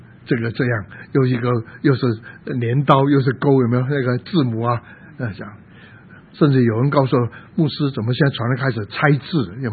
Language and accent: Chinese; China; 节期我绝对不反对，就像我们中国人过农历年，过个这庆祝啊。